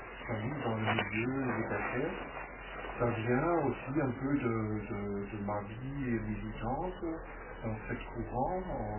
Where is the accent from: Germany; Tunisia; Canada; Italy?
Germany; French is a second language; moved away as an adult; now in Marseille, France; Comme vous entendez déjà dans mon accent, je suis pas français, je suis grandi en Allemagne.